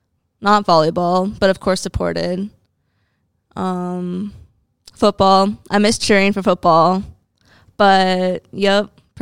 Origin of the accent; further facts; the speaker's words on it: Almena, Kansas, United States; I grew up in Almena, Kansas. It's about 2.5 hours away from Cloud, so far away from home, but not like states away.